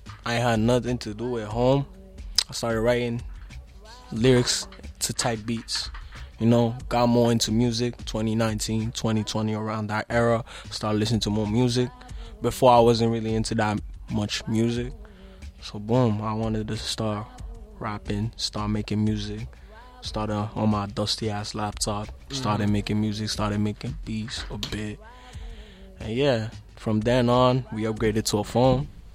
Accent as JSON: {"language": "English", "town": "Montreal", "region": "Quebec", "country": "Canada", "said": "Mm-hmm. I'm 20 years old. I'm from Cartierville."}